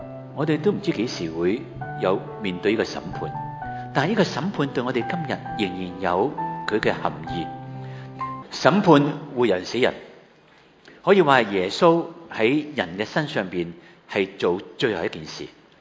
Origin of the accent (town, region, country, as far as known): China